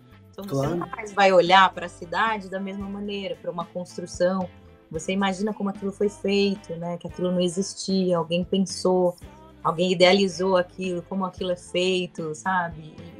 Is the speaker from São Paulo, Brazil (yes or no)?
yes; Bebedouro, São Paulo, Brazil; eu sou natural de Bebedouro, que é uma cidade Bebedouro. Perto de Barretos.